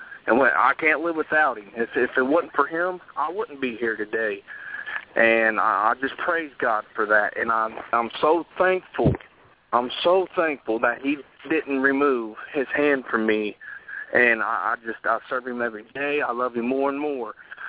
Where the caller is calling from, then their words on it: Dayton, Ohio, United States; I'm located from Dayton, Ohio.